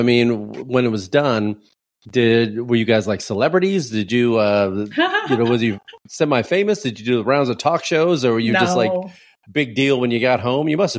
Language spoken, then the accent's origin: English; Chicago, Illinois, United States; I'm from Chicago.